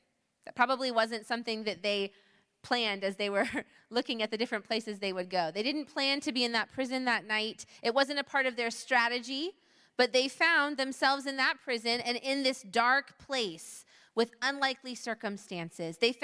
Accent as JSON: {"language": "English", "country": "Sri Lanka", "said": "we're visiting you from Sri Lanka"}